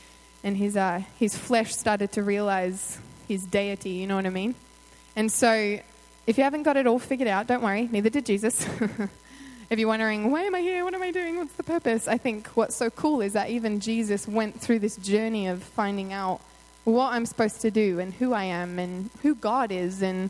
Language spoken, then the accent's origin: English; Australia; some practical ways to be Christ through my journey as a young woman growing up in Australia